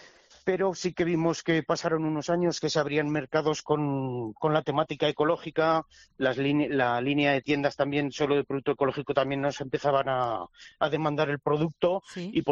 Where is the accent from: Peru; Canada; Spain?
Spain; Monreal del Campo, Aragon; Sí, allí vamos a estar. Somos de Monreal